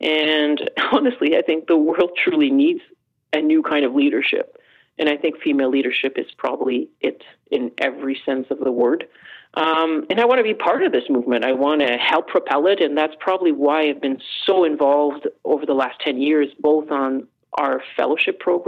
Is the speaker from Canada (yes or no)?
yes; Canada; when I say that I come from Canada, people's eyes light up.